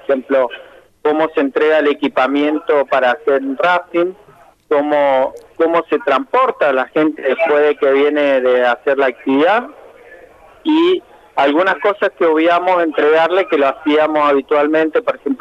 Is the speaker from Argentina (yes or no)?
yes; Argentina; Somos argentinos.